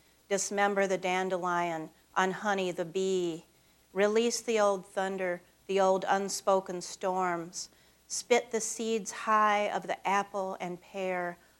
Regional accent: Niles, Michigan, United States; also born or lived in Cincinnati / New York / Madrid; now in Kalamazoo, United States; I'm from Niles, Michigan. And I've lived other places, thank God, Cincinnati, New York, Madrid, and now I live in Kalamazoo.

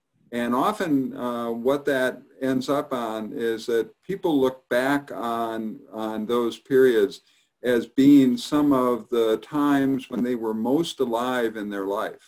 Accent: Escanaba, Michigan, United States; because I'm a Youper from Escanaba up in the UP

